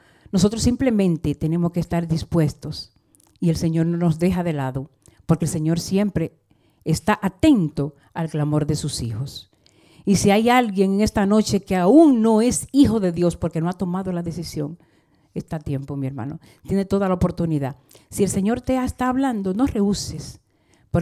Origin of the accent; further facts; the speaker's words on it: Dominican Republic; hace muchos años escuché en mi país, en República Dominicana